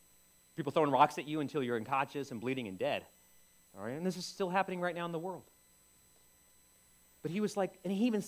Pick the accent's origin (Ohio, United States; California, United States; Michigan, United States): Ohio, United States; This a few years ago, because I'm from Ohio, this caught my eye.